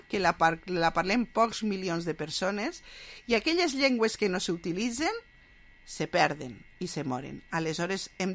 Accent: Valencian Community, Spain; first language Valencian; Jo, la meua llengua materna és el valencià. La meua llengua és el valencià, vaig a defensar-lo sempre.

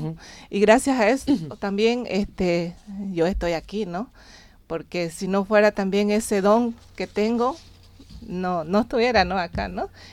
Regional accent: Roboré, Santa Cruz, Bolivia; soy artesana de la Chiquitanía, específicamente del municipio de Roboré. Es un lugar turístico en todo su esplendor, tiene naturaleza, pintura rupestre

